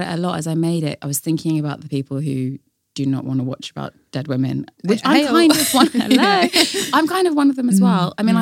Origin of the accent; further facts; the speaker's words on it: Scotland, United Kingdom; accent: Scottish; I don't know what people would think my Scottish accent would be